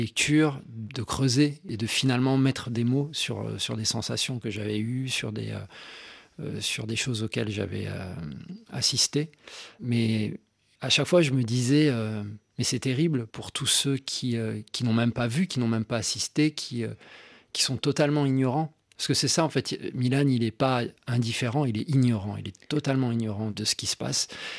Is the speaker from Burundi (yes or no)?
yes; Burundi; quand j'étais petit, au Burundi.